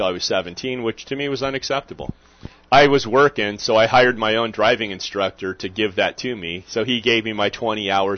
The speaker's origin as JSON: {"language": "English", "region": "California", "country": "United States", "tie": "born or raised there", "said": "I grew up in California. The California had driver's training in the classroom."}